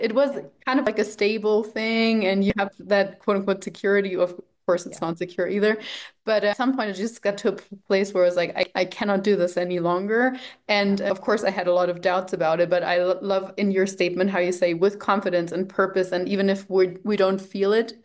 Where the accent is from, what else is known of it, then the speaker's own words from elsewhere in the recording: Germany; I grew up in Germany, and there, at least when I grew up there